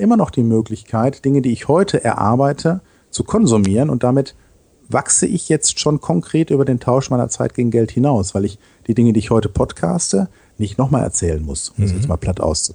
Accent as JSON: {"language": "German", "town": "Dortmund", "region": "North Rhine-Westphalia", "country": "Germany", "lives_now": "Düsseldorf, Germany", "said": "Ich komme aus Dortmund und mich hat es 2008 hier nach Düsseldorf verschlagen."}